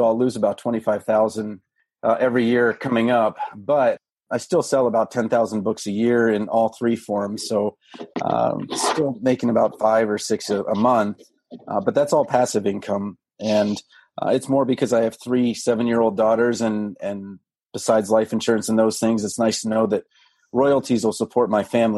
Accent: Washington, District of Columbia, United States; Well, I'm a Washingtonian. That's where I was born. So I'm from Washington, D.C. But if you marry a Midwesterner, you end up in the Midwest.

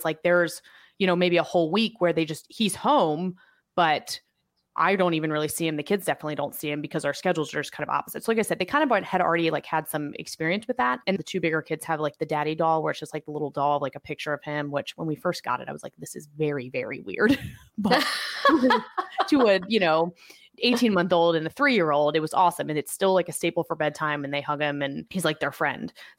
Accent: Annapolis, Maryland, United States; I'm from Annapolis, I'm from Maryland. And so the three of us flew back to my mom's for Christmas

